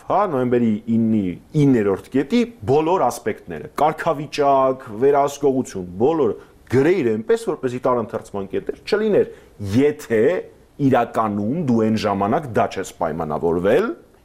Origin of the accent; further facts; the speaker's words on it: Armenia; ծնվել եմ եւ մեծացել եմ Հայաստանում